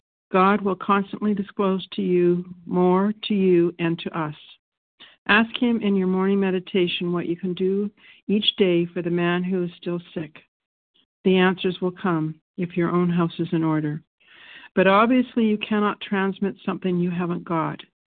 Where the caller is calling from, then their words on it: Vancouver, British Columbia, Canada; I'm calling in from Vancouver, Canada, and I'm very grateful to be here.